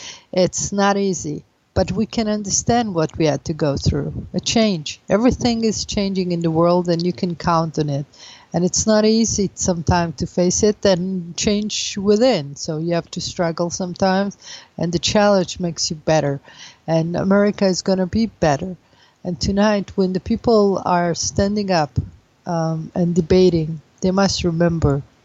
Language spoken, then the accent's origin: English; United States; And as an American, even though I am living abroad, I really felt and touched.